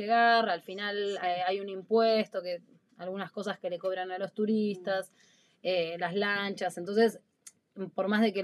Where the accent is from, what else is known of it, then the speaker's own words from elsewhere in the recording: Argentina; Nunca viajamos con mucho dinero realmente, más siendo argentinos y con el cambio de moneda.